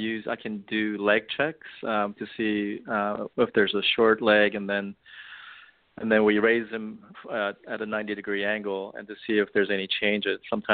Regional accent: East Coast, United States; I grew up on the East Coast and always had a desire to live on the West.

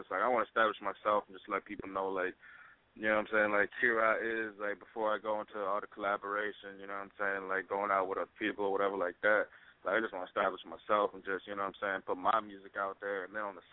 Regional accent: Chicago, Illinois, United States; Born and raised in Chi-Rock, Chi-Town, Chicago.

